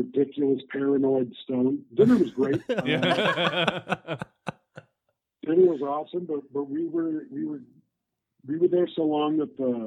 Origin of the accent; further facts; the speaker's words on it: Canada; because like as a Canadian, they wouldn't accept my driver's license at most dispensaries.